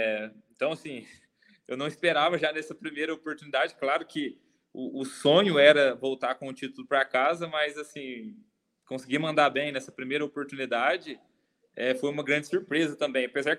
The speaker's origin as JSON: {"language": "Portuguese", "town": "Três Pontas", "region": "Minas Gerais", "country": "Brazil", "tie": "born or raised there", "said": "Eu sou aqui do sul de Minas, sou de Três Pontas, né? Minas Gerais. E Três Pontas, para quem conhece, é uma cidade que respira café, é uma cidade cercada por café, economia, gira em torno do café. E eu nasci e fui criado numa fazenda produtora"}